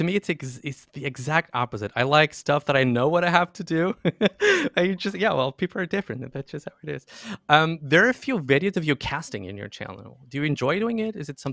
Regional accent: Portugal; English is a second language; now in Germany; I'm from Portugal, but I live in Germany.

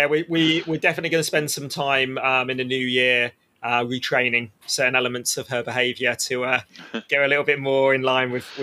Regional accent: Southampton, South East England, United Kingdom; born there; so I was born in Southampton

